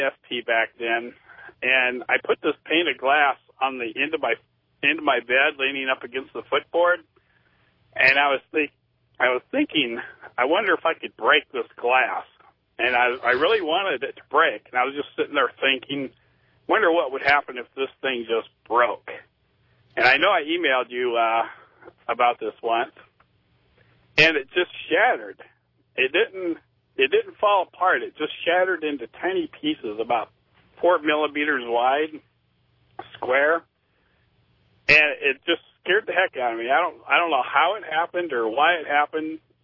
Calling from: Sioux Falls, South Dakota, United States; from Sioux Falls.

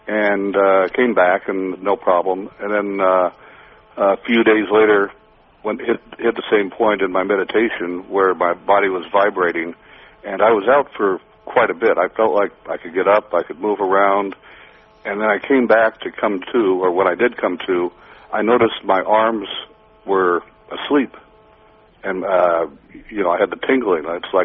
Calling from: Thailand; I'm in Thailand.

